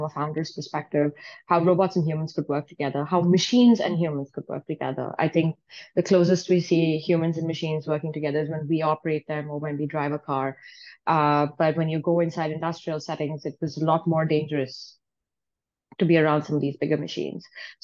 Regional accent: Saudi Arabia; I grew up in Saudi Arabia, and then my dad runs a car workshop back home.

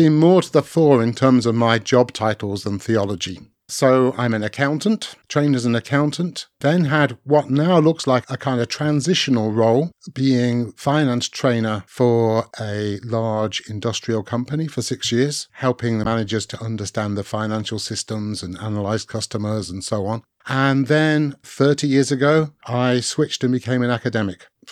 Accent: Nottingham, East Midlands, United Kingdom; born there; moved away as an adult; now in Aberdeen, United Kingdom; I was born in Nottingham, went to university in Bristol, first job in Chester, second job in Leamington, third job in Leamington, and then moved to Aberdeen for a job 20 years ago

